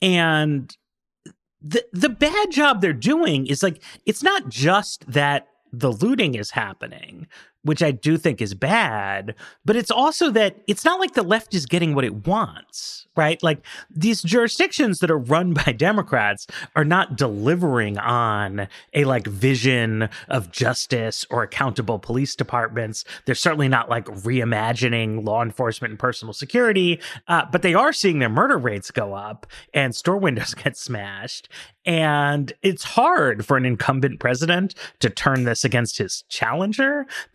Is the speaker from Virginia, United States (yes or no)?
no; New York City, New York, United States; I've seen Pat Lynch speeches my whole fucking life because I grew up in New York.